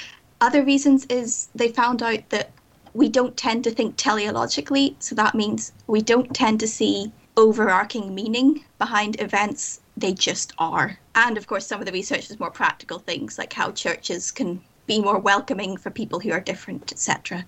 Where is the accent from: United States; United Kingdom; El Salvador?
United Kingdom; Northern Ireland; I was raised in Northern Ireland, which is the Bible Belt of the UK